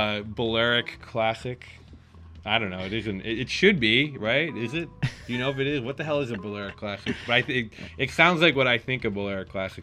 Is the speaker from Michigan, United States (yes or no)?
no; Chicago, Illinois, United States; I'm from Chicago, so I kind of.